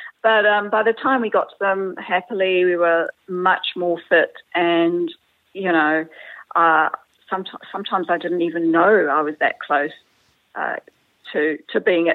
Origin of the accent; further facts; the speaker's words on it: South Africa; born there; I was born in South Africa